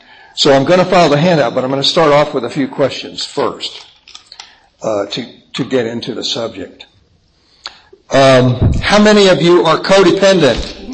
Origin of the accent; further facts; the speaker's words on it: Pueblo, Colorado, United States; I'm from Pueblo, Colorado.